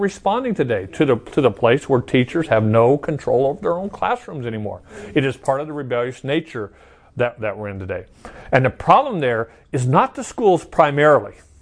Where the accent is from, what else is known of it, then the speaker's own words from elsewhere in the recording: Chandler, Arizona, United States; We grew up in Chandler in this little neighborhood and stuff